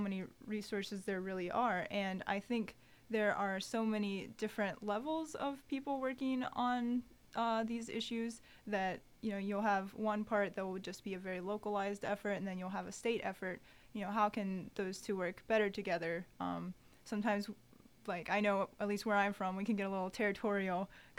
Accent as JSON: {"language": "English", "region": "Virginia", "country": "United States", "tie": "born or raised there", "also_born_or_lived": "Boston", "said": "So I grew up in Western Virginia, Rockbridge County. I grew up between a cow field and a cornfield."}